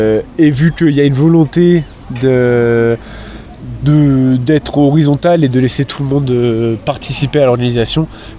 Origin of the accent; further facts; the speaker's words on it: Lyon, Auvergne-Rhône-Alpes, France; Moi, de base, je viens de Lyon.